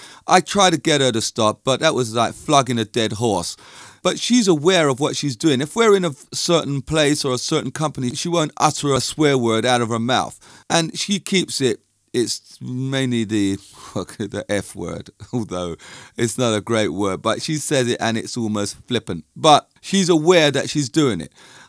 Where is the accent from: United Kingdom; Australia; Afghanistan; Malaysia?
United Kingdom; London; born there; You know what a Londoner is. I was born in London. Proud of it.